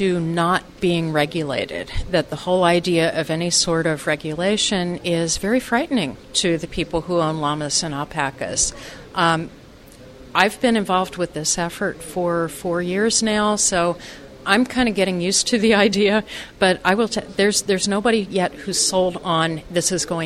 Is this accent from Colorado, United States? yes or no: yes; Elizabeth, Colorado, United States; I'm a member of the Camelid Alliance, and I'm from Elizabeth, Colorado.